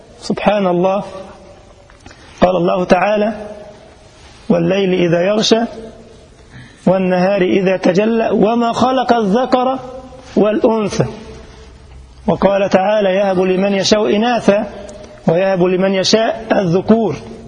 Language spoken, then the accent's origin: Arabic; Egypt; كما يقال عندنا في مصر، زي البلوزة